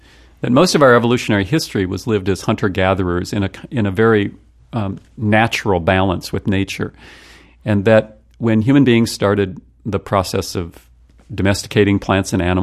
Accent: North Dakota, United States; I always remind people I'm from North Dakota, the least special place perhaps in the country.

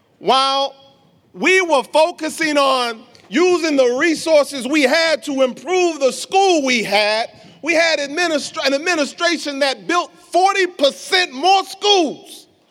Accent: Chicago, Illinois, United States; I am a Chicago educator. I was born and raised in Chicago.

